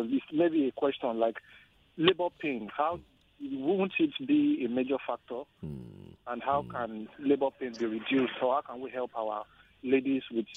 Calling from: Lekki, Lagos, Nigeria; my name is … I'm calling from Lekki.

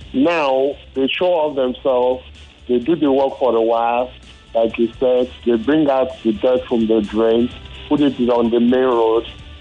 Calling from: Boston, Massachusetts, United States; I'm calling from Boston.

